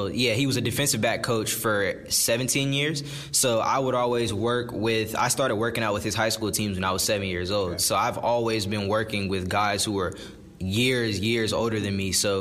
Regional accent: West Coast, United States; I've always wanted to play in the Pac-12 growing up on the West Coast.

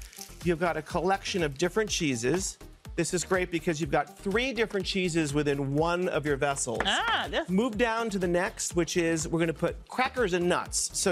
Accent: New York City, New York, United States; I'm from New York City, so I wanted to make this a little bit more fun.

